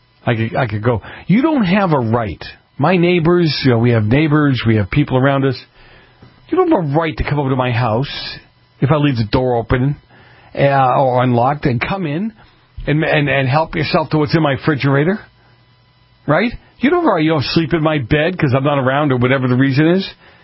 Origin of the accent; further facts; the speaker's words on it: Boston, Massachusetts, United States; I grew up in Boston.